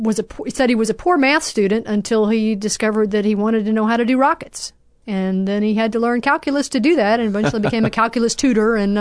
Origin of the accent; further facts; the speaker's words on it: Montgomery, Alabama, United States; I came from Montgomery, Alabama. I grew up there with 5 brothers and sisters and went to Auburn University as an undergrad